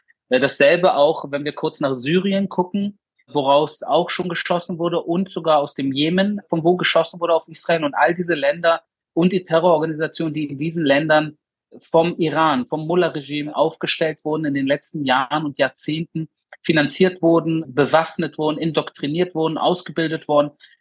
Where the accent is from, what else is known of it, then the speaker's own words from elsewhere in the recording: Berlin, Germany; Ich bin in Berlin in den 90ern aufgewachsen, in einem Migrantenbezirk namens Wedding. Und da bin ich als junger Jude extrem auch angefeindet worden